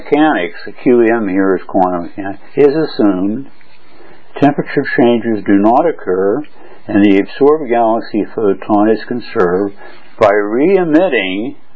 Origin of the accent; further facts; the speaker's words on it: United States; now in Hong Kong; I'm an American living in Hong Kong and Berlin.